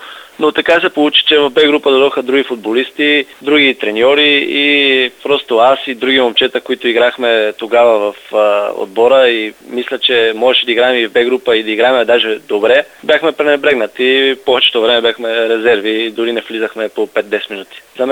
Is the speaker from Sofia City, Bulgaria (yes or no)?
no; Kyustendil, Kyustendil Province, Bulgaria; да, защото все пак аз съм от Кюстендил